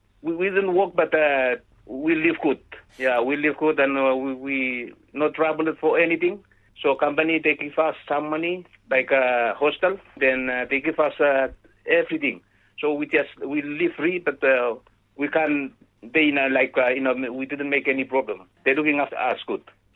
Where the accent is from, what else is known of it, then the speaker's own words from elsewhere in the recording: Vanuatu; I'm from Vanuatu.